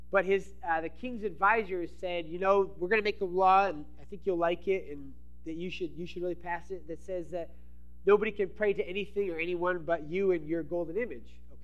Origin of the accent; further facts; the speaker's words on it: Maine, United States; moved away as an adult; I was actually born and raised in Maine for my first 19 years of my life.